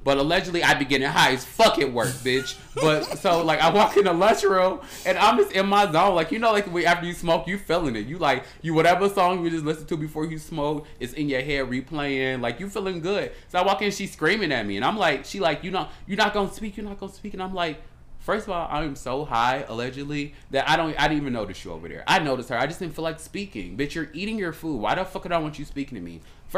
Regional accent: Chicago, Illinois, United States; But I also kind of realized that we grew up in the Midwest. In the Midwest, we kind of like a lot more friendlier than people give us credit for. I know we always be like, we're from Chicago and all this other shit.

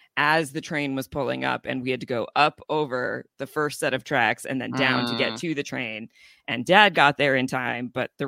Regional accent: Chicago, Illinois, United States; I'm from the South Side.

